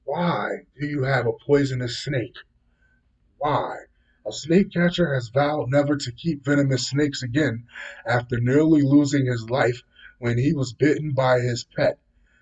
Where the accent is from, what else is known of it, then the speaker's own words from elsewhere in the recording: United States; since I'm an American and we don't do metric